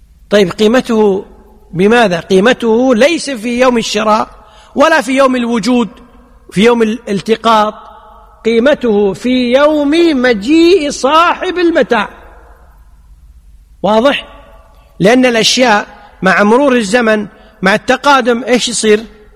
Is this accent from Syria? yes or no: no; Kuwait; يعني مثلا عندنا في الكويت العرف أن الناس يبحثون